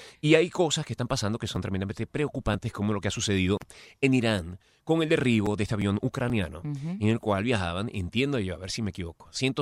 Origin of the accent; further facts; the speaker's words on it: Venezuela; now in Miami, United States; Yo soy venezolano. Y soy venezolano a morir, a rabiar, hasta que muera. Venezolano.